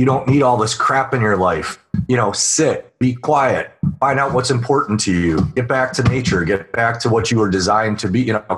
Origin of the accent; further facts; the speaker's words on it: United States; It's funny because I grew up on Lake Michigan and I'm not a big fan of Lake Michigan.